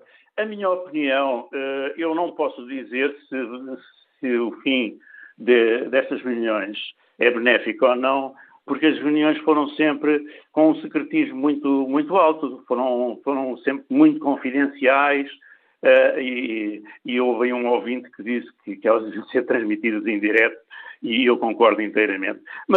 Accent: Portugal; eu fico envergonhado como português

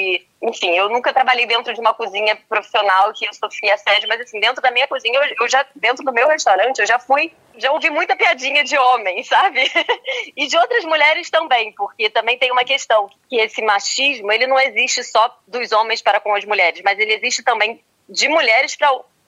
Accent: Brazil; accent: Brazilian; moved away as an adult; now in Lisbon, Portugal; quando eu cheguei aqui em Lisboa, eu sou chefe de cozinha, sou brasileira, né? Dá pra ver pelo meu sotaque. Quando eu cheguei aqui em Lisboa, eu vim fazer um mestrado em ciências gastronômicas

